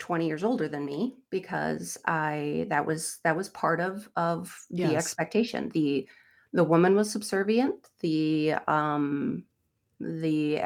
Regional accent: Tomah, Wisconsin, United States; also born or lived in Sparta; A little central-ish Wisconsin. Okay. I grew up in the Toma, Sparta area.

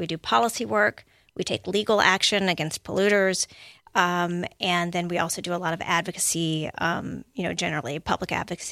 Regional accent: Louisiana, United States; I'm originally from Louisiana, hence the very long Cajun last name that I have. And, I bring that kind of perspective up here

